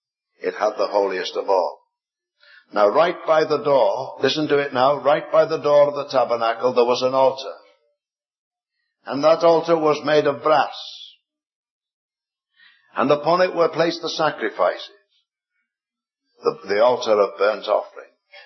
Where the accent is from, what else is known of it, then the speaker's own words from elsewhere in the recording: Liverpool, North West England, United Kingdom; brethren in Liverpool, my hometown there in England